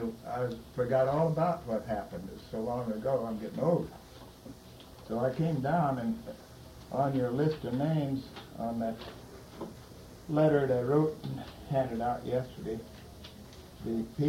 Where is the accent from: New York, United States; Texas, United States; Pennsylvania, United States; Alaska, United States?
Alaska, United States; Haines; I'm from Haines.